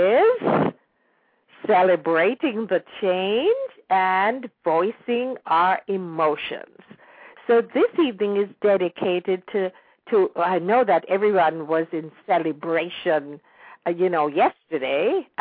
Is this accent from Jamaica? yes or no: yes; Jamaica; now in United States; Because things are so different now than when we grew up in Jamaica, when we did not have television and we didn't have the medium of communication like you do now.